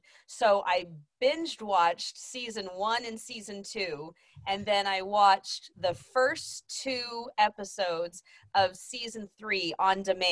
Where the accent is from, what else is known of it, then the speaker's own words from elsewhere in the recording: Texas, United States; I'm from Texas. I am a mom of four, two boys and two girls.